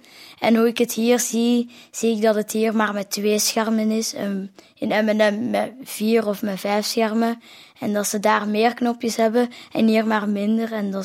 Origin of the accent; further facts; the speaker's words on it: Leuven, Flemish Brabant, Belgium; born there; now in Holsbeek, Belgium; Ik ben 11 jaar. Ik ben geboren in Leuven. Ja. Ik woon nu eigenlijk in Holsbeek